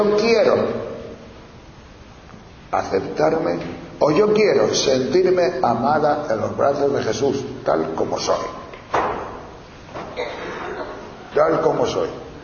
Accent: Tejerina, Castile and León, Spain; Yo que soy de Tejerina, sí sé lo que son ortigas.

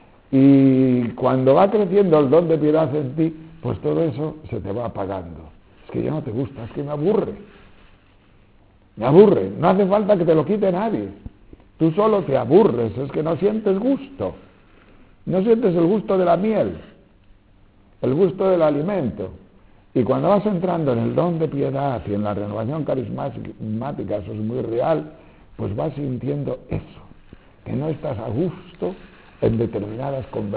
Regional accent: León, Castile and León, Spain; Ya sabéis que a los osos les gusta mucho la miel, por mi tierra de León hay osos

